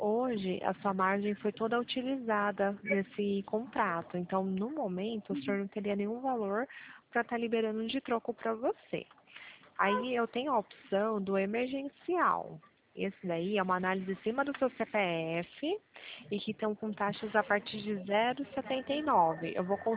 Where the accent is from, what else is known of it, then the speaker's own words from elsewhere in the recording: Pirassununga, São Paulo, Brazil; eu sou correspondente autorizado, sou daqui de Pirassununga, interior de São Paulo